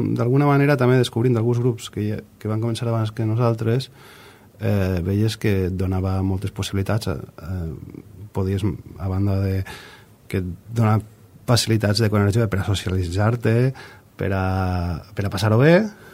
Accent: Pego, Valencian Community, Spain; soc de Pego

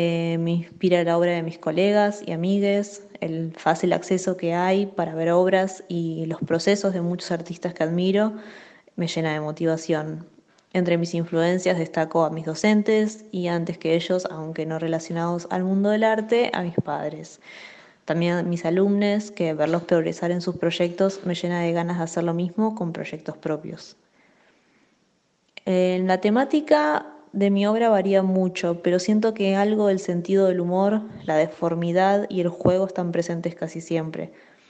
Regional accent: Rafael Calzada, Buenos Aires Province, Argentina; now in Buenos Aires, Argentina; soy de Buenos Aires, Argentina. Crecí en Rafael Calzada, una localidad al sur de la provincia de Buenos Aires y actualmente resido en Capital Federal.

